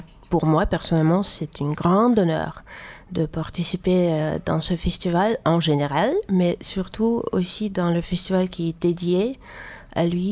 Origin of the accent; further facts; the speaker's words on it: Moscow, Russia; born there; French is a second language; Je suis née à Moscou.